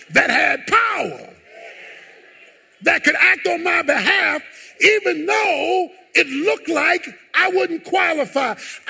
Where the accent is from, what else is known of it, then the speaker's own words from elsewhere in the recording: Baltimore, Maryland, United States; When I was growing up in Baltimore, one of the ways we went swimming on Saturday was when the fire marshal came and opened up the fire hydrant.